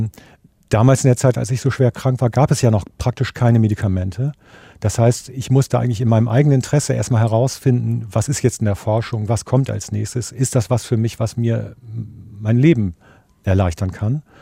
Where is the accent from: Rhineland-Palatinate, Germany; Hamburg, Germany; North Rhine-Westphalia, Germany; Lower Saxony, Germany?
Lower Saxony, Germany; Delmenhorst; born there; Nein, in Delmenhorst, in meiner Geburtsstadt, war das nicht möglich.